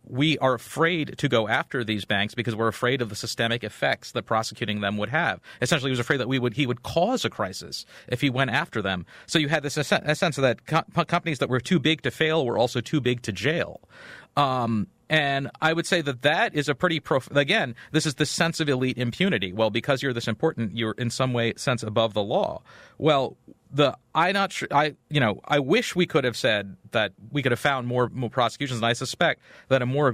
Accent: Maryland, United States; Well, I grew up in Maryland. I'm a Washington Redskins fan.

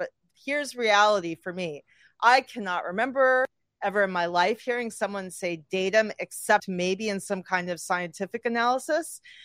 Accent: Los Angeles, California, United States; I grew up near the Valley in the 80s in Los Angeles, so there are things that I am doing right now that are probably annoying people

